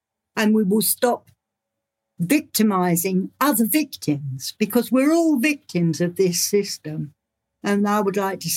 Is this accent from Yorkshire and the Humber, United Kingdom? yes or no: no; London, United Kingdom; I'm a woman from London who worked in the City of London and found out at a very early age what's really going on.